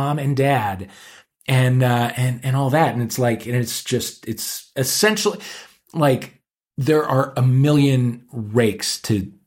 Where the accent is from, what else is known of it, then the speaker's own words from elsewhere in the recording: St. Louis, Missouri, United States; We're both gays from St. Louis, Missouri.